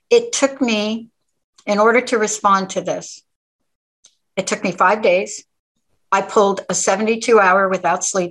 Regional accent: New York, United States; now in Washington State, United States; I'm a girl from New York that happens to live in Washington State.

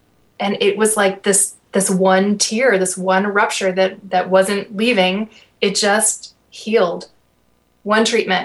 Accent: Maryland, United States; moved away as an adult; now in Seattle, United States; got in my car and drove to Seattle. I was from Maryland, and I was going to become an artist.

